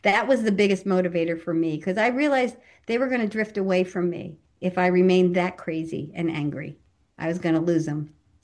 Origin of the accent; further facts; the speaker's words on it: Philadelphia, Pennsylvania, United States; I'm from Philly, so I curse a lot.